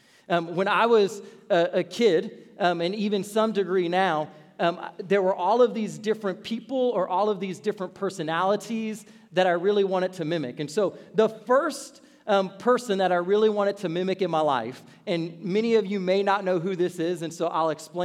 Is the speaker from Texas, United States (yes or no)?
no; New Orleans, Louisiana, United States; I'm from New Orleans. Anybody else in here from New Orleans?